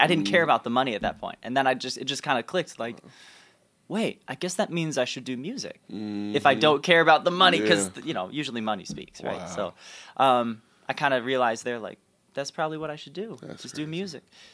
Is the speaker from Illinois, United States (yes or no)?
yes; Chicago, Illinois, United States; I've been back here in Chicago, my hometown, ever since.